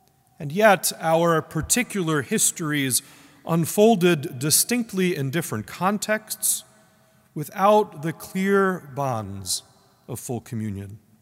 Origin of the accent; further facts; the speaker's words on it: East Coast, United States; The Lutheran tradition in which I was raised here on the East Coast owes much to the Episcopal Church and the Book of Common Prayer.